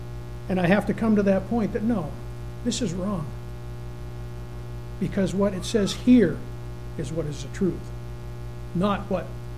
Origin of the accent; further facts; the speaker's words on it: New England, United States; I remember years ago, growing up in New England, the local newspaper was what they call the Manchester Union.